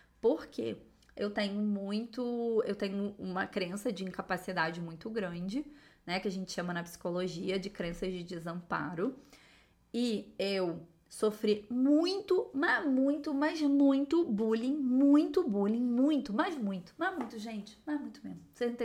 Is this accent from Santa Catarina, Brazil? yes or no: no; Rio de Janeiro, Brazil; accent: carioca; eu sou carioca e eu já falo mesmo, né? Já junta, né? Então, isso já... Eu já falo X no lugar do S.